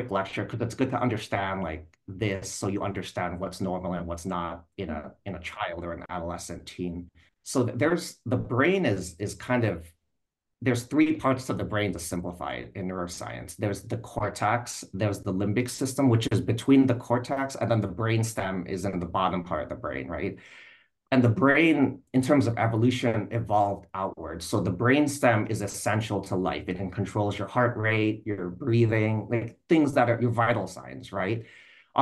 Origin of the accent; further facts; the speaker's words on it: United States; now in San Francisco, United States; and again, I love the US, I'm American, but loneliness is everywhere here. I mean, I'm in San Francisco area.